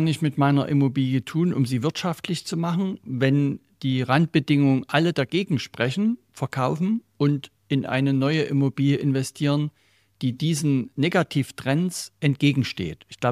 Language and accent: German; Saxony, Germany; Also man sieht das hier in meiner Heimat im Erzgebirge.